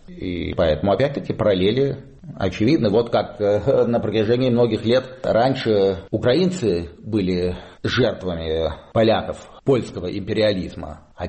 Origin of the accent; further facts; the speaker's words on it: Russia; зная, что я из России